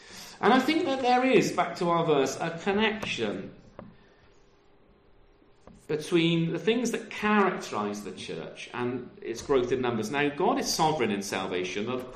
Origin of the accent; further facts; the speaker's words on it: United Kingdom; We don't like that because we're British